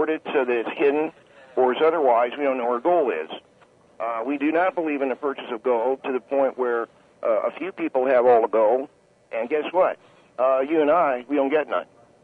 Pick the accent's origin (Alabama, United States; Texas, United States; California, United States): California, United States; I grew up in California, too